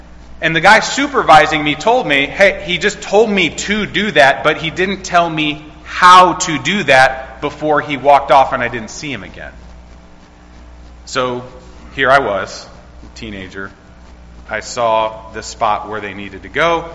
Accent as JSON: {"language": "English", "region": "Ohio", "country": "United States", "said": "I love Ohio. I'm from Ohio. I'm now living in Louisville, Kentucky, teaching at Southern Seminary, pastoring there at Clifton Baptist Church."}